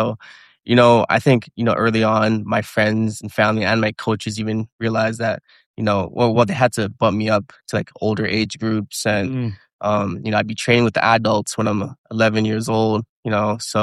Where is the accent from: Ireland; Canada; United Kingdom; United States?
Canada; you know, as a Canadian especially, you don't have too much time.